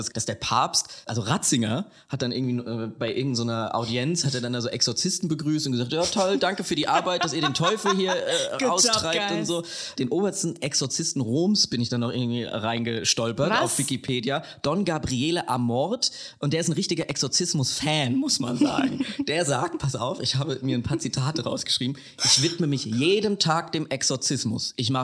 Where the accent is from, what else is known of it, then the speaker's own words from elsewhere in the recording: Hesse, Germany; accent: Hessian; sie meinen Dialekt spricht. Sie babbelt hessisch.